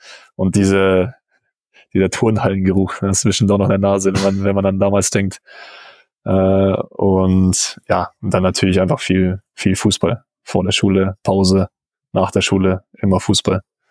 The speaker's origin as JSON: {"language": "German", "region": "Bavaria", "country": "Germany", "said": "Als Bayer komme ich da nicht drum rum."}